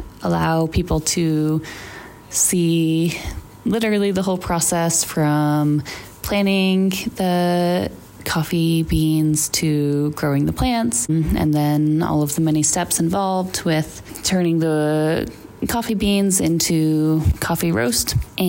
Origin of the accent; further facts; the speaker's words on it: United States; I'm from the United States.